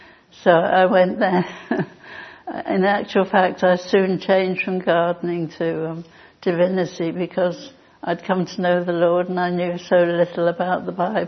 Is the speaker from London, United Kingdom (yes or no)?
yes; London, United Kingdom; born there; I wasn't actually born in Twickenham, I was born in London. I'm a true Cockney. I was born in Queen Charlotte's Hospital when it used to be in the East End.